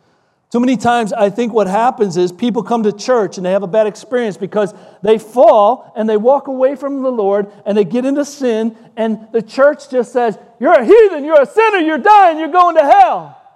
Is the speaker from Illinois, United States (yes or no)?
yes; Chicago, Illinois, United States; now in Florida, United States; Like, I grew up in Chicagoland. It's cold. That's why I live in Florida.